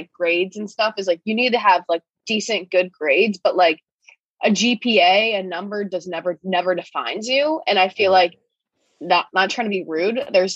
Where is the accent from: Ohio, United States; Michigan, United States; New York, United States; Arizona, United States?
Ohio, United States; now in Boston, United States; I'm from Ohio and I'm in Boston